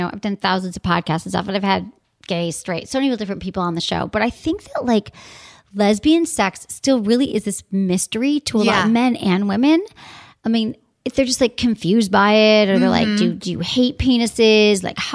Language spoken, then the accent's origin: English; Midwest, United States; I'm from the Midwest, like air. I say long A's.